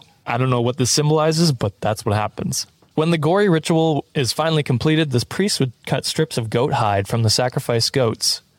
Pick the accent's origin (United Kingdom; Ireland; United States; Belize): United Kingdom; England; As an English man, come at me.